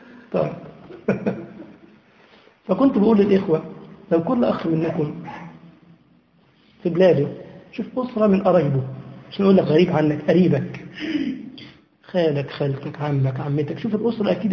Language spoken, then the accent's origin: Arabic; Egypt; أنا مثلا من مصر اليورو بيعمل حوالي 8 أو 7 ونص أو 9 على حسب الحال